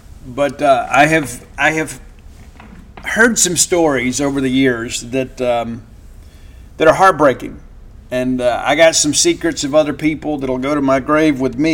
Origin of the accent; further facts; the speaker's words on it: Mississippi, United States; I'm from South Mississippi, where sometimes a request for prayer is an excuse to gossip.